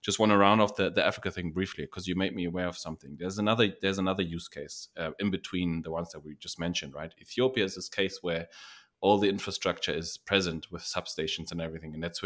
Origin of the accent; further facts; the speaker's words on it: Germany; English is a second language; Yeah, I mean, Germany, my home country, likes to sell Bitcoin currently